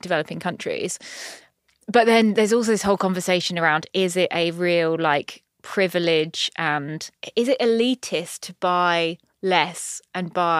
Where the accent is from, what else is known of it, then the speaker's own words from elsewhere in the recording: Brighton, South East England, United Kingdom; I mean, I grew up in Brighton